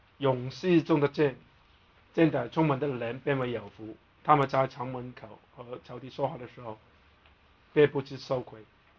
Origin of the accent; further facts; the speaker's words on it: China; 我们中国人有个东西吧，是不是个不求人呢